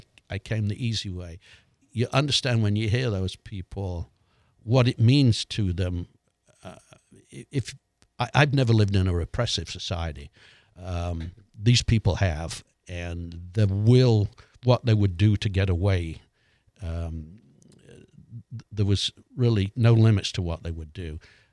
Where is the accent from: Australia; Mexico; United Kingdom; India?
United Kingdom; England; accent: English; now in United States; If I went back to England now, I bet my English accent would